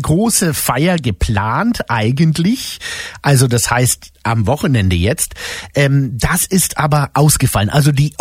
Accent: Berlin, Germany; Das freut uns zu hören als Berliner

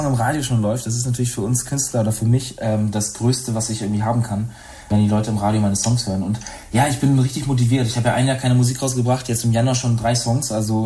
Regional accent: Baltic coast, Northern Germany, Germany; die Ostsee in Norddeutschland. Und da komme ich her, da will ich irgendwann wieder hin

